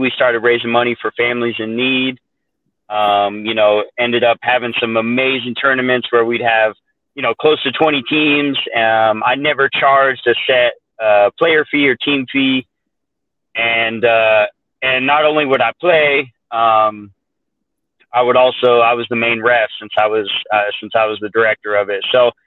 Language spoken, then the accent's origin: English; Colorado, United States; I was born and raised in Colorado, and the season for football is pretty small.